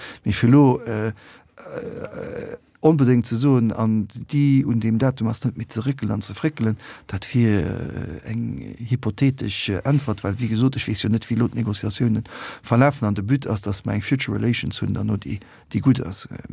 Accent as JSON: {"language": "German", "country": "United Kingdom", "second_language": "German", "said": "ich war aus Großbritannien"}